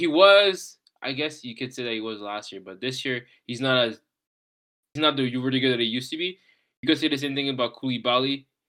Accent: Canada; we probably had high, very, very high expectations as the Canadian people because we haven't seen Canada in the World Cup since 86.

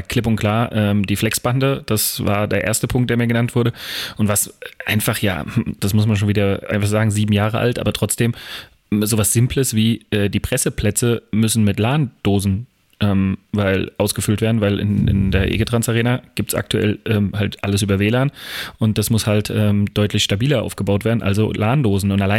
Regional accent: Frankfurt, Hesse, Germany; Ich bin in Frankfurt groß geworden mit den Frankfurt Lions.

